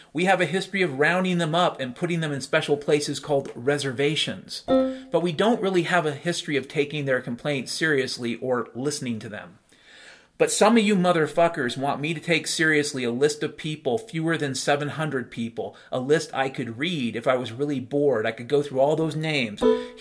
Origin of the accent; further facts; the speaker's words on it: Ireland; I'm Irish, I guess